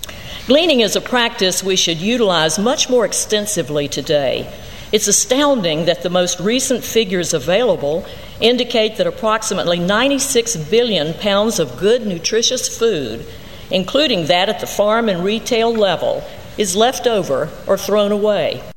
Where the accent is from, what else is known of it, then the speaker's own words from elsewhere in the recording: North Carolina, United States; In my home state of North Carolina, more than 900,000 of our 8.2 million residents are dealing with hunger